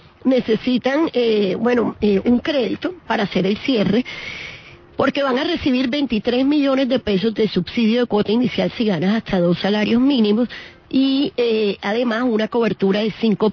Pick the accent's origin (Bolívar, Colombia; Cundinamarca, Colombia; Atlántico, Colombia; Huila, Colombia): Atlántico, Colombia; Entra a mi tierra, entra al Atlántico.